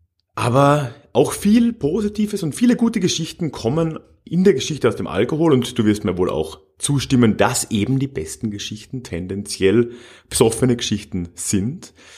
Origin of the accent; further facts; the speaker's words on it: Austria; now in Germany; Aber man ist ja jetzt als Österreicher, wie ich, der in Deutschland lebt, schon gewöhnt